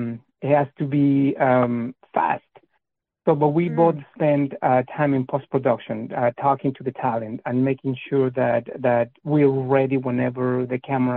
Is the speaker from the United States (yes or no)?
no; Mexico City, Mexico; English is a second language; I was born and raised in Mexico City, the south part of Mexico City, and I have to say that I'm very happy. I mean, I'm extremely proud to be a capitalino, which is someone from the capital of the country.